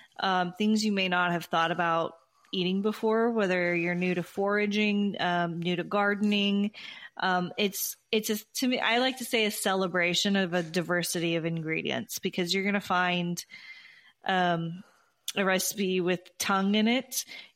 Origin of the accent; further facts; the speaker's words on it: Texas, United States; also born or lived in North Dakota; I'm born and raised in Texas, spent a long time in North Dakota, and I was really homesick for Tex-Mex foods.